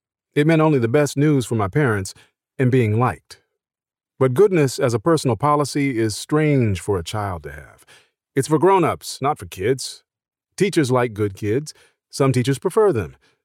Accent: Philadelphia, Pennsylvania, United States; I was practically born with a mustache. I grew up in Philadelphia in the 1980s.

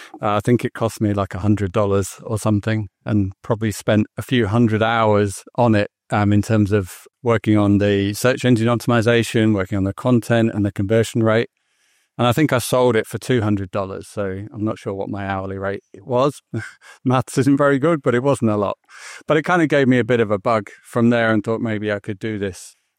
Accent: United Kingdom; moved away as an adult; now in Australia; My accent's a bit mixed, but I'm originally from the UK, now living in Australia.

